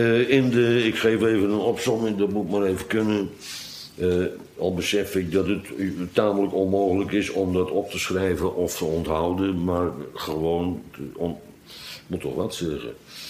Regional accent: Bodegraven, South Holland, Netherlands; Goed, ik kom uit Bodegraven.

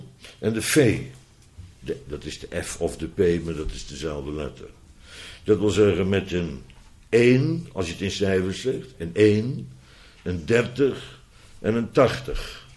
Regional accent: Netherlands; Wij zijn Nederlanders, zelfs autochtoon

